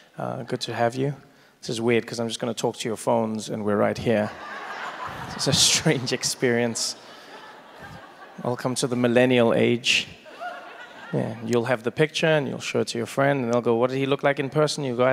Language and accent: English; South Africa; born or raised there